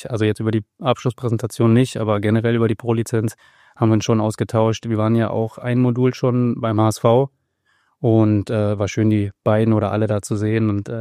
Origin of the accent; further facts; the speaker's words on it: Kiel, Schleswig-Holstein, Germany; now in Hamburg, Germany; ich komme aus Kiel, gerade bin hierher gefahren, aber mein Wohnort ist noch Hamburg. Da meine Frau Hamburgerin ist, sind wir eigentlich immer hier geblieben, außer die Zeit, wo ich in Fürth war. Da war es dann Nürnberg.